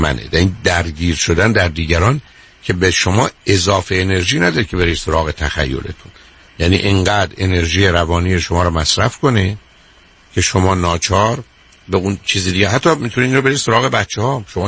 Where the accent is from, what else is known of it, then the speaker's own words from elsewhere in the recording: Iran; من ایرانیم فارسی رو بلدم ولی ژاپنی و روسی بلد نیستم.